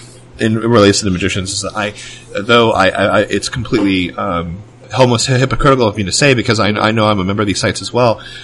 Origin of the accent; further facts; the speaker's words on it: Orlando, Florida, United States; now in Los Angeles, United States; Born and raised in Orlando, yeah.